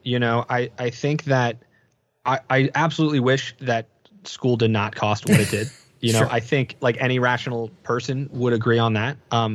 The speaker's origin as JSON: {"language": "English", "region": "New Jersey", "country": "United States", "tie": "born or raised there", "said": "And, you know, like growing up in New Jersey, like the hustle, the grind, like that's, you know, I appreciate having had like that like gotta hustle DIY, do it live environment before I went to structure."}